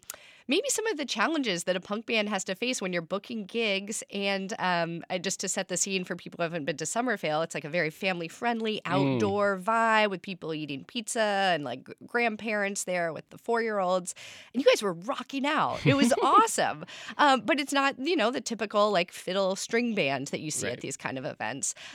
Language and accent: English; Washington, District of Columbia, United States; now in Vermont, United States; So, Ethan, I grew up in Washington, D.C., which has this really storied punk scene